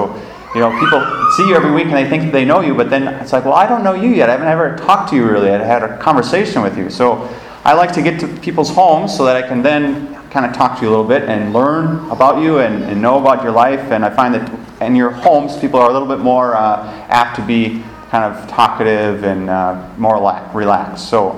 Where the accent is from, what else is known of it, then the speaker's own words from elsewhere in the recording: Lindstrom, Minnesota, United States; So I grew up in Lindstrom, Minnesota. It's a little town. Maybe you've never heard of it.